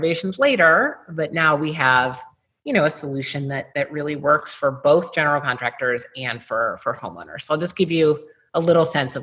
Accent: New London, Connecticut, United States; growing up in New London, Connecticut, no one in my community or no one that I knew was an architect.

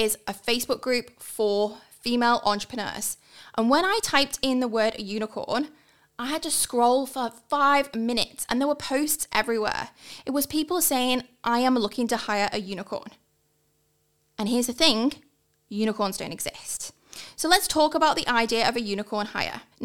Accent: United Kingdom; moved away as an adult; now in Australia; So I am obviously a POM, you can hear from my accent, but I've been living in Australia for 16 years now. I was that ultimate POMy backpacker that never left.

